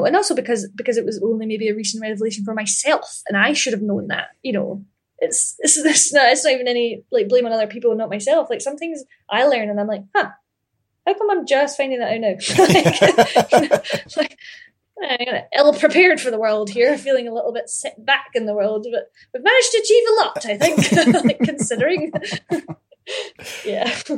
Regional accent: Ayr, Scotland, United Kingdom; But I grew up in Ayr, A-Y-R

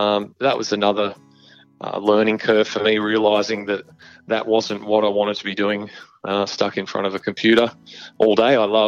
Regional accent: Bossley Park, New South Wales, Australia; I grew up around the Fairfield area in a suburb called Bosley Park. And later we my family decided to sell up and have a year on the road to travel around Australia in a caravan.

